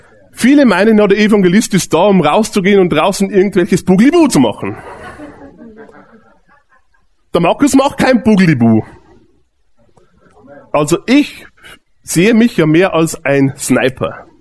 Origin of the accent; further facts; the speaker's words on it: Bavaria, Germany; Ich bin ja aufgewachsen im Bayerischen Wald, das wisst ihr ja. Und da ist ja der absolute Katholizismus